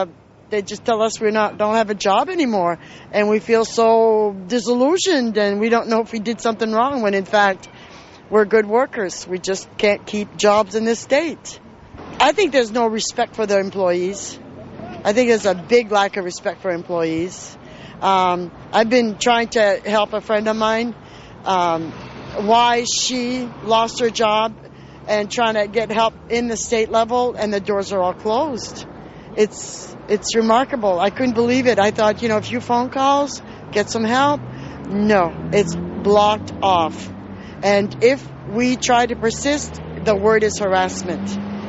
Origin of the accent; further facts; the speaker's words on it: Bangor, Maine, United States; I'm from Bangor, and I'm one of these laid-off people.